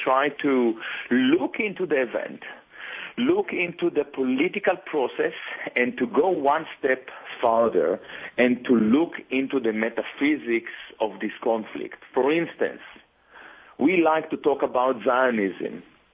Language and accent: English; Israel; So when I was raised in Israel, like all other people in my generation, even my parents who were born in Palestine, they were not really familiar with the idea of Zionism.